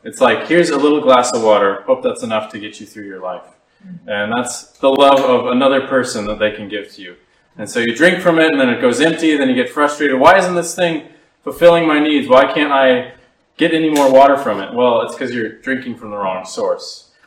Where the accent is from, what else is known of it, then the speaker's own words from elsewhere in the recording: Arizona, United States; I come all the way from America, the United States. I come from the desert, which looks kind of like this in Arizona.